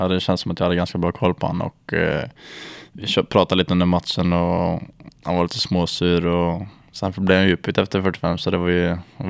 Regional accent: Timmersdala, Västra Götaland County, Sweden; i Timmersdala så bor det runt 800 personer kanske. Och där är jag uppväxt med hela familjen.

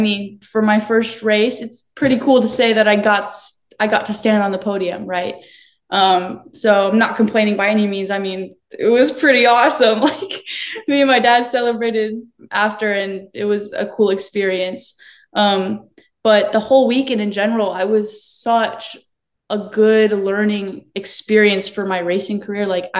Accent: California, United States; born there; now in Texas, United States; I was born in California and he was also born in California. And, you know, being close to the ocean all the time, now that we're in Texas, we don't get that luxury.

